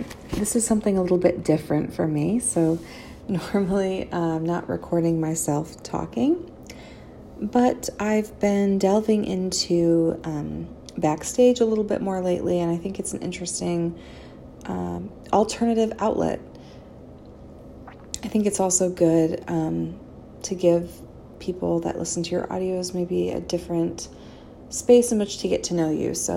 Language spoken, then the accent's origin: English; New York, United States; I am from New York, not the city.